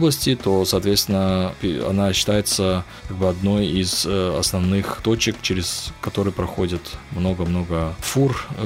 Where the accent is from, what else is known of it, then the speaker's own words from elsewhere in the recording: Essen, North Rhine-Westphalia, Germany; Это мой родной край. И, соответственно, это был польский край. Этот район до сих пор еще существует.